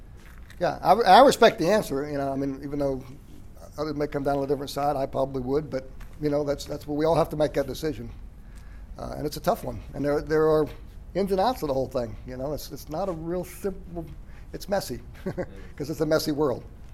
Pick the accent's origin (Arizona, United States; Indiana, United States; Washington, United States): Arizona, United States; Phoenix; I mean, I grew up in Phoenix, and as a kid, as a carryout boy, they hired a guy who wandered the store undercover looking for shoplifters